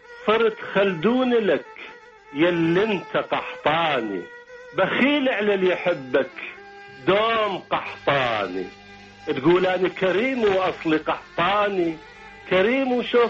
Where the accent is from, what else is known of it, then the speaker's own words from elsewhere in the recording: Iraq; والبكاء يعني الشوق المبرح إلى بلدنا العراق